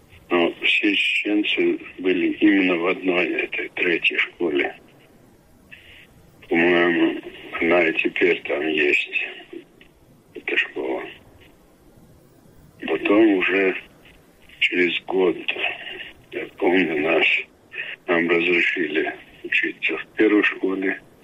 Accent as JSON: {"language": "Russian", "town": "Urus-Martan", "region": "Chechnya", "country": "Russia", "tie": "born or raised there", "said": "Ну, потом мы уехали в родное село, в Усмартан. И там тоже жили на улице."}